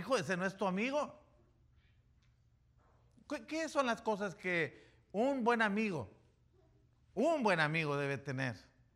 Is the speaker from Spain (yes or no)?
no; Mexico; como mexicano